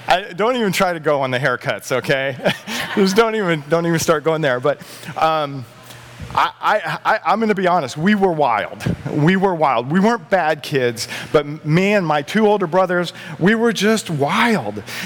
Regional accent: Dodge City, Kansas, United States; born there; So I was born in 1966 in Dodge City, Kansas.

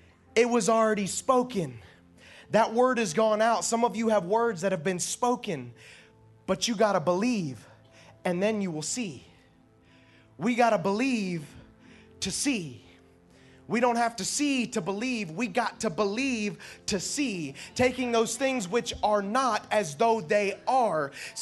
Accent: Okeechobee, Florida, United States; I come from Okeechobee, where we do, you know, redneck things, and we hunt things, and we, you know, it's just part of how I grew up, right?

